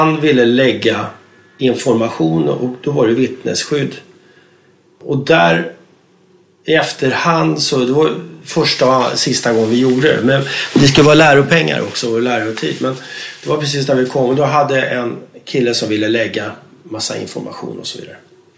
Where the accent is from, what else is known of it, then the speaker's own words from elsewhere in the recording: Stockholm, Stockholm County, Sweden; Jag växte upp i Rinkeby med ensamstående morsa där.